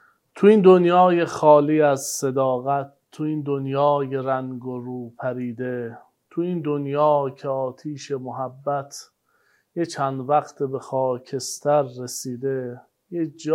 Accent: Kerman, Iran; now in Qom, Iran; ولی یادم از کرمان که اومدم به قم، چون قم خیلی دوست داشتم

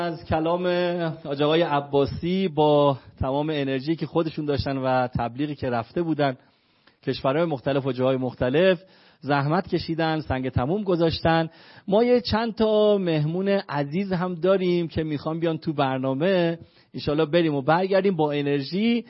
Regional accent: Qom, Iran; وقتی میفهمن از قم هستیم

